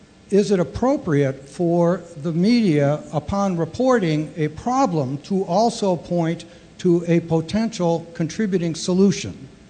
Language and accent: English; Charlotte, North Carolina, United States; I'm a writer from the Charlotte area.